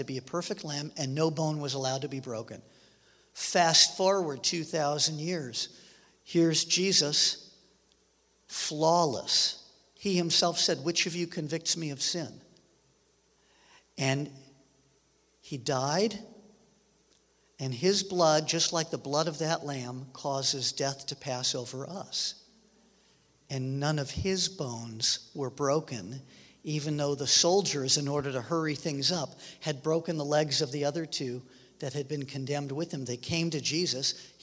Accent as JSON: {"language": "English", "town": "Los Angeles", "region": "California", "country": "United States", "said": "Now, I'm from Los Angeles originally, so I don't know much about livestock."}